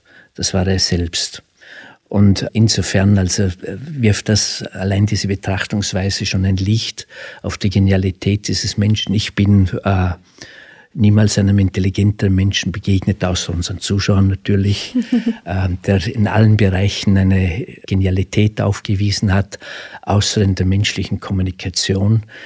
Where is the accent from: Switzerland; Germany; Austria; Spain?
Austria; Vorarlberg; accent: Alemannic; ich bin jetzt über Nacht angereist von Vorarlberg nach Graz. Sie hören aus meinem Dialekt, ich bin Alemanne.